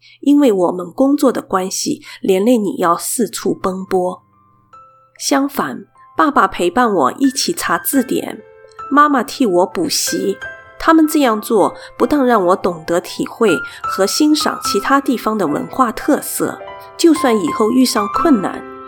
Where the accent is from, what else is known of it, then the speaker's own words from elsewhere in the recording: Singapore; born there; also born or lived in Penang / Hong Kong / Malaysia; 所以爸爸和妈妈结婚后便立刻前往新加坡服侍，所以我和妹妹都是在那里出生的。几后我又随他往返槟城和香港，后来又去了马来西亚